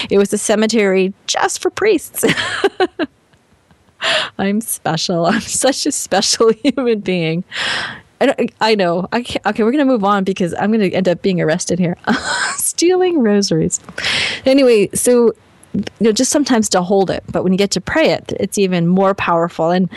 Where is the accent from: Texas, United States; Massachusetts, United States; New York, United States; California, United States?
Massachusetts, United States; Boston; I'm from Boston. It's a barrier.